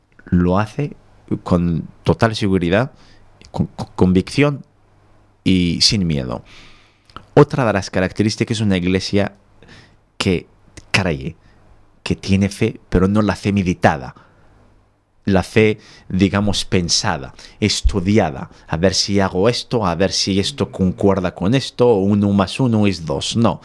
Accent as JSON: {"language": "Spanish", "region": "Tizi Ouzou Province", "country": "Algeria", "said": "la iglesia de Tisiuso, que está digamos, prácticamente al norte de Argel, capital, es en la provincia de donde vengo."}